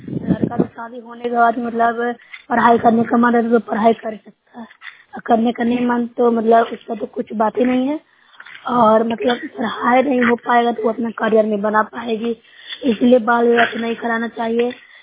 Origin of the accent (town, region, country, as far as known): Nalanda, Bihar, India